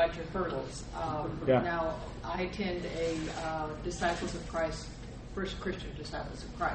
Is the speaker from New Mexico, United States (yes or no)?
yes; Carlsbad, New Mexico, United States; we're from Carlsbad, New Mexico, and our church was dwindling.